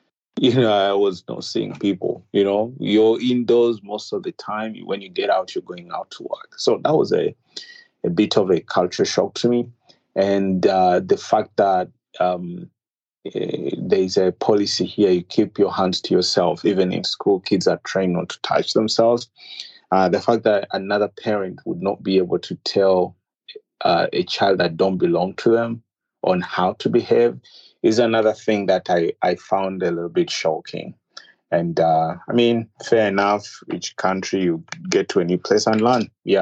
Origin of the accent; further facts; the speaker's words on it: Zambia; where the place I grew up in Zambia, we had our neighbors